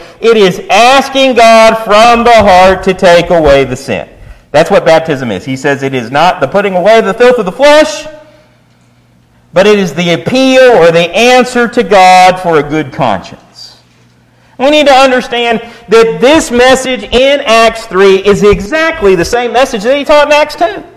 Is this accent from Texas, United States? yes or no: yes; Texas, United States; I grew up in Texas. It's hot there.